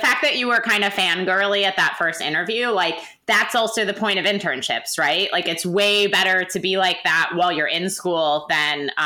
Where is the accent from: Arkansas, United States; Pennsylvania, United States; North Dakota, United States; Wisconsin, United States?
Wisconsin, United States; My story is mildly similar. I'm from Wisconsin.